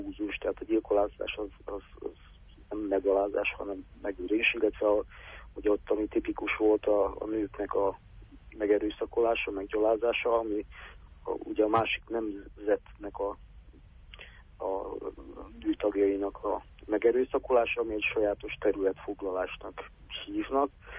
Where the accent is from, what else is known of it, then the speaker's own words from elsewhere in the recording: Serbia; én is szerbiai származású vagyok, vagy ugye balkáni